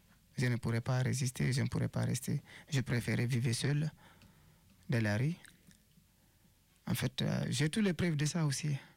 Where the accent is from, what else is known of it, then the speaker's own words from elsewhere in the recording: Guinea; je peux dire que je suis Guinéen plus que les Guinéens.